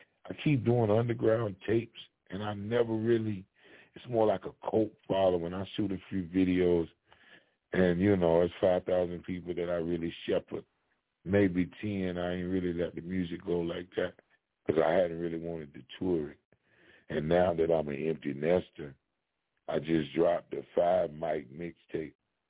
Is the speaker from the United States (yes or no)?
yes; Kentucky, United States; I ain't one of those cats that want to move somewhere and fake some life. I'm from Kentucky.